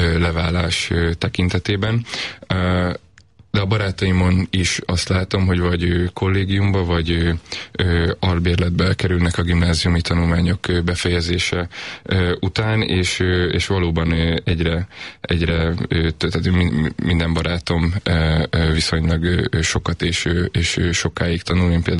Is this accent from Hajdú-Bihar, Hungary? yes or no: no; Veszprém, Veszprém County, Hungary; moved away as an adult; now in Budapest, Hungary; én egy vidéki városból, Veszprémből, a szülővárosomból 20 éves koromba kerültem fel Budapestre az egyetemi tanulmányaim megkezdése miatt